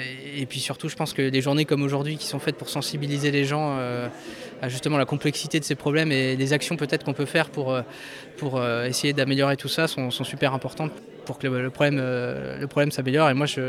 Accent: Dunkirk, Hauts-de-France, France; Je suis natif de Dunkerque.

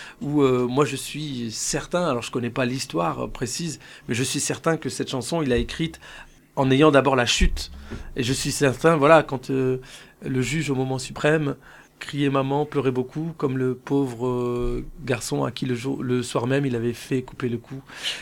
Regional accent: Roubaix, Hauts-de-France, France; je suis né entre voisins portugais et voisins italiens. Je me suis forgé, je me suis construit à Roubaix, dans cette ville où j'ai vécu, où je suis né, où j'ai vécu 35

